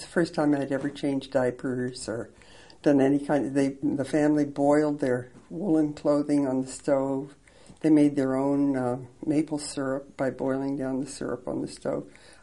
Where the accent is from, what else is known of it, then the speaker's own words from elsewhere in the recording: Kansas, United States; because I grew up in Kansas, which is right in the middle of the United States.